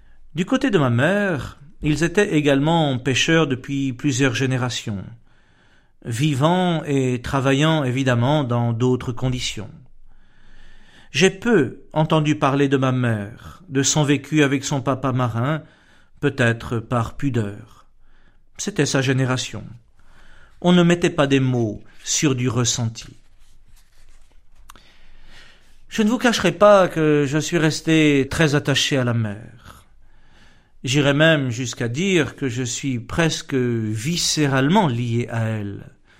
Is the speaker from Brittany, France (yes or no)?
yes; Plouhinec, Brittany, France; also born or lived in Hennebont; Fils et fille de marins, nous avons grandi à Plouinec, dans le Morbihan, dans un petit village de pêcheurs, le Vieux Passage.